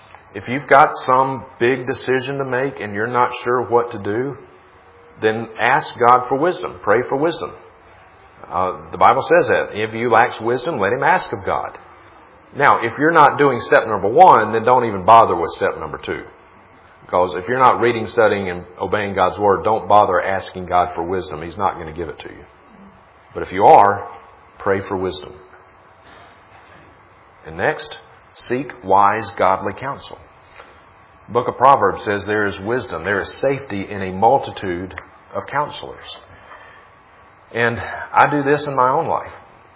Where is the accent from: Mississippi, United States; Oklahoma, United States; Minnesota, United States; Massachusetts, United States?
Mississippi, United States; now in Montana, United States; I grew up in Mississippi, and one of my best friends is a guy named Chad Stewart. Chad and I grew up together. We've known each other ever since we were toddlers. But he's still in Mississippi. I'm in Montana.